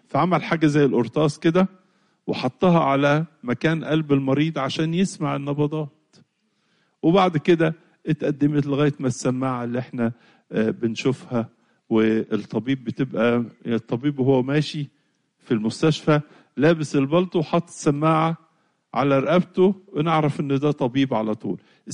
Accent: Egypt

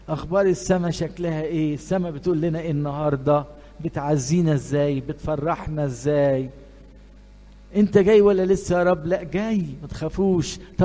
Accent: Egypt; الجنسيه بتاعتي بتعبر عن انا مصري

